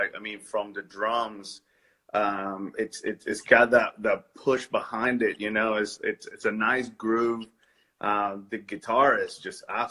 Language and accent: English; Venezuela; I'm actually from Venezuela. I'm a little bit north of Peru.